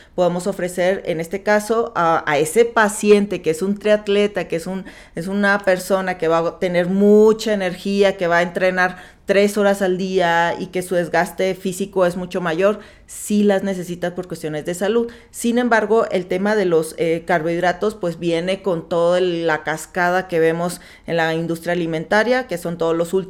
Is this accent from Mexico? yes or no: yes; Mexico; Como humanos y como mexicanos es rápido